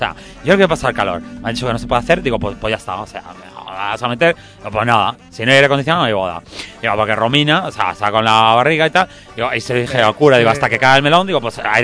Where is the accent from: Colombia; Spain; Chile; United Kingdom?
United Kingdom; England; Yo soy inglés, o sea, yo me considero inglés.